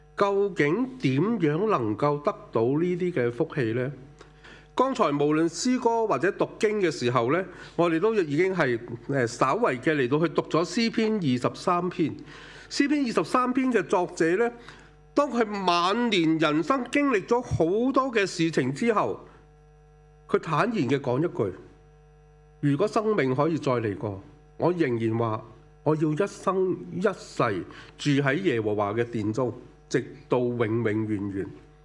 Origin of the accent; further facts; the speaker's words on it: Hong Kong; 不过呢现在就越我们香港人呢就越来越长寿